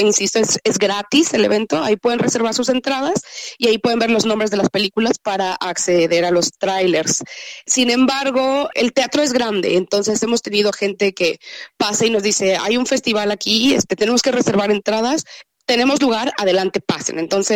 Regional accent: Mexico; Yo soy latinoamericana, soy mexicana

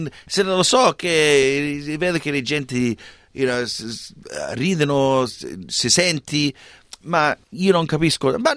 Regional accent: Sydney, New South Wales, Australia; Io ero nato in Camperdown, a Sydney. È cresciuto più, sai, in Burwood, Strathfield, in a west of Sydney.

